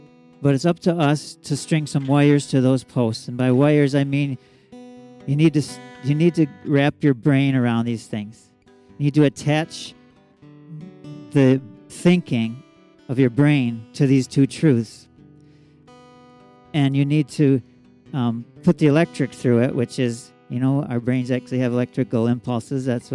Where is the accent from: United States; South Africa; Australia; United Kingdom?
United States; Arcade; You know me, born and raised in Arcade, in the neighborhood over there by the Arcade Park.